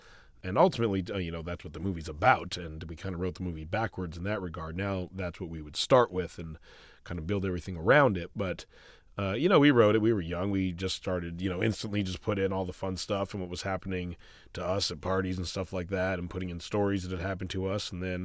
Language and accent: English; Vancouver, British Columbia, Canada; when we grew up in Vancouver, you know, our friends were, I don't know if I'd say callous